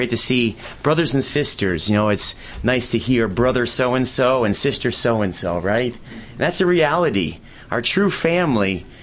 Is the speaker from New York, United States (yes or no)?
yes; Brant Lake, New York, United States; Well, it's nice to be here back in my hometown. When we go to different places around the world or we travel and we meet different people, they always say, where's your hometown? And I get to say New York, but I get to say also Brant Lake, New York.